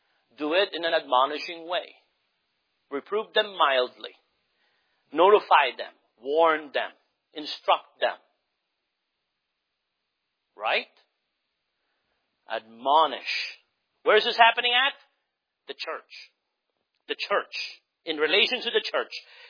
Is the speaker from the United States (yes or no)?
yes; United States; Americans, I love our being an American.